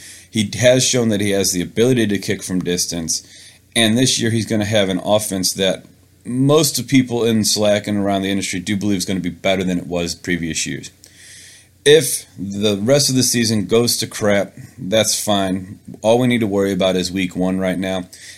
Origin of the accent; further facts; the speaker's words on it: St. Louis, Missouri, United States; I am from St. Louis, so I have a hard time not saying St. Louis Rams.